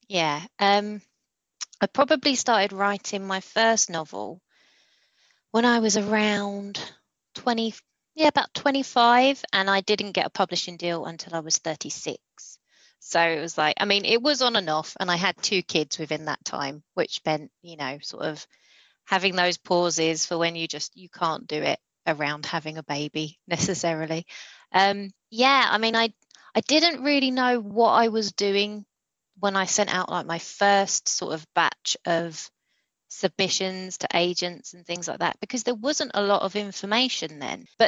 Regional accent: London, United Kingdom; I grew up in London

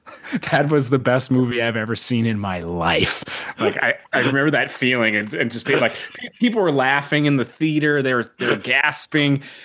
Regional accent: Minnesota, United States; I'm from Minnesota, Bigfoot's a thing here

